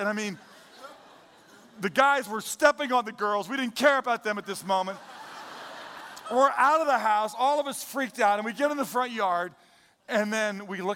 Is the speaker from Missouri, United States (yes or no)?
yes; St. Louis, Missouri, United States; I can remember, I grew up in St. Louis, Missouri